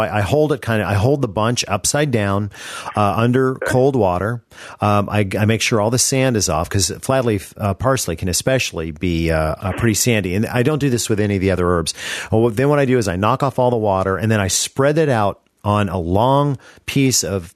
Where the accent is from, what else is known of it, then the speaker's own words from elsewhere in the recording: the South, United States; because I'm a Southerner and I drink bourbon.